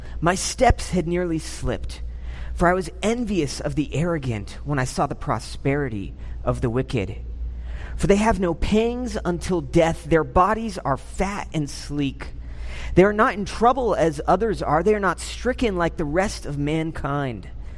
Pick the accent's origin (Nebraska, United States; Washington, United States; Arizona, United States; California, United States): California, United States; I grew up in Southern California.